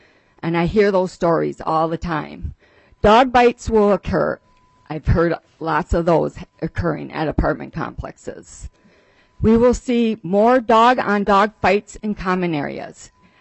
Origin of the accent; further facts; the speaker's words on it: Rochester, Minnesota, United States; I'm a landlord from Rochester, Minnesota.